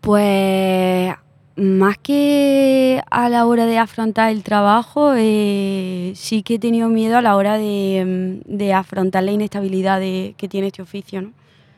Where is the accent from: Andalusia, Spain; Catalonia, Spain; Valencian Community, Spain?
Andalusia, Spain; Úbeda; En mi pueblo, por ejemplo, en Úbeda se rieron con cosas súper trágicas.